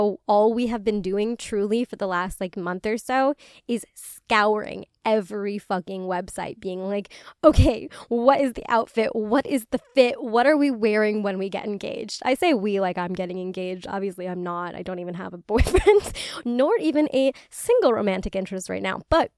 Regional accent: United Kingdom; I'm like Polish, I'm British. These are not climates that are cut out to be hot and humid.

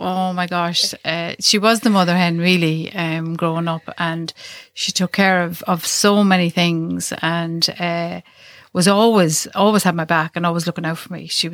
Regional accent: Ballina, Connacht, Ireland; Well, we grew up on the farm, and as we'd say, we came from the Ballina Hills, like, you know, it was super. We had a really great upbringing

